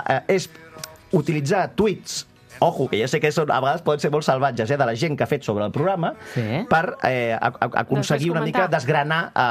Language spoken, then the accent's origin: Catalan; Barcelona, Catalonia, Spain; com a barceloní, que ho he viscut en aquesta ciutat tota la meva vida, ara ja no, malauradament